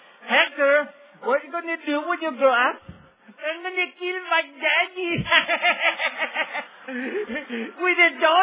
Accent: Argentina; now in United States; I was born in Argentina, and where we were very, very poor.

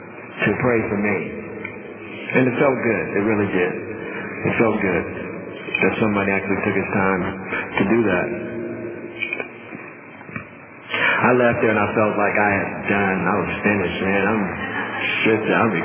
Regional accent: Mississippi, United States; Now, I'm from Mississippi, man.

